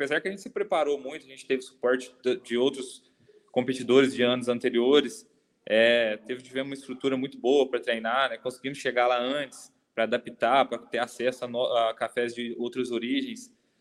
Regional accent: Três Pontas, Minas Gerais, Brazil; Eu sou aqui do sul de Minas, sou de Três Pontas, né? Minas Gerais. E Três Pontas, para quem conhece, é uma cidade que respira café, é uma cidade cercada por café, economia, gira em torno do café. E eu nasci e fui criado numa fazenda produtora

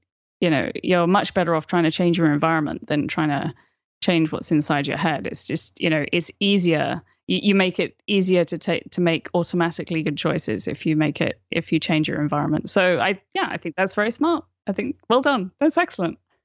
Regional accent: United Kingdom; I wanted to work in NASA ground control, which as a British schoolgirl at a state school was a sort of surprising goal.

